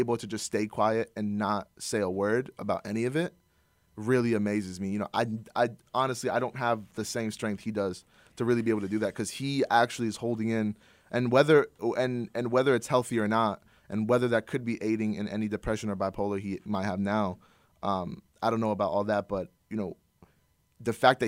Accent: Iran; I'm Iranian.

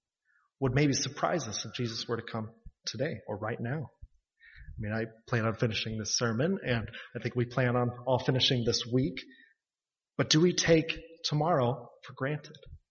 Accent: Iowa, United States; When I was younger, I grew up in the Promised Land. That's Iowa, if you didn't know.

